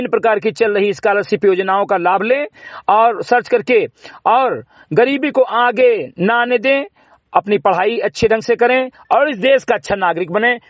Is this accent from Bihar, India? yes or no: no; Uttar Pradesh, India; ग्राम सभा से मेरे कटे विकासखंड मैनपुरा जनपद बहराइच का मूल निवासी हूं